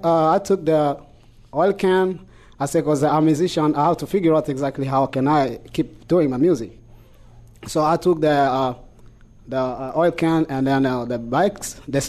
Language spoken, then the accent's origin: English; Burundi; moved away; I'm a refugee from Burundi. I fled in 1993 up to Tanzania.